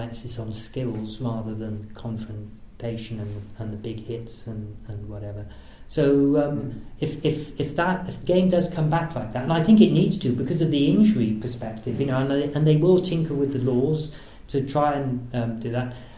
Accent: Lydney, England, United Kingdom; born there; As I said, I was born in Lydney.

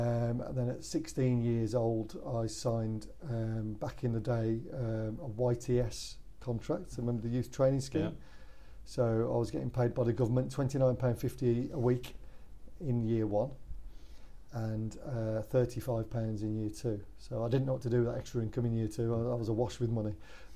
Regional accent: Birmingham, West Midlands, United Kingdom; Sally Oak in Birmingham, very, very working class background. Mother, I was born on my mum's birthday, 6th of December 1974. And yeah, my mum, I'm one of six, so the second youngest out of six.

